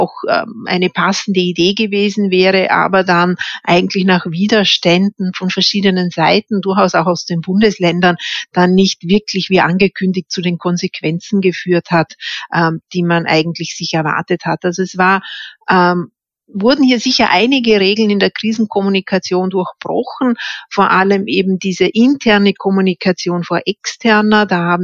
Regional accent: Vorarlberg, Austria; dass ich als Vorarlbergerin

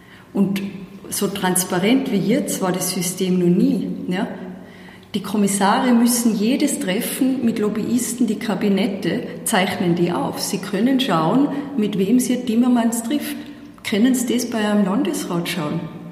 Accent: Tyrol, Austria; accent: Tyrolean Unterland; moved away as an adult; now in Brussels, Belgium; Man hört es an meinem Dialekt, ich bin ja immer nur zuzuordnen, ganz klar im Tiroler Unterland. Ich bin damals nach Brüssel 2006 im Herbst mit einem kleinen Bus

